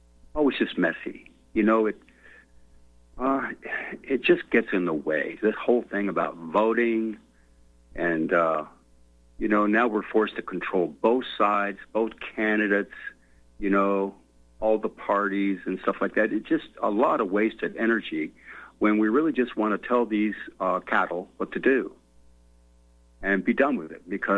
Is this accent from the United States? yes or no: yes; United States; I was born and raised in America.